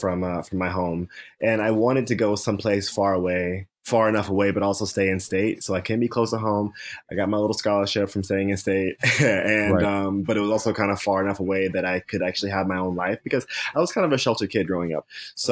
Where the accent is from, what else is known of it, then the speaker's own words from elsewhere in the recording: Barnwell, South Carolina, United States; I'm from Barnwell, South Carolina, and I actually grew up on a farm, an actual farm with animals.